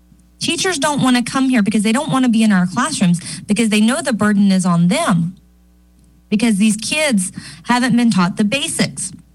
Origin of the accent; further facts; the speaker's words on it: Florida, United States; I'm from Florida, and we didn't have a exam at the end.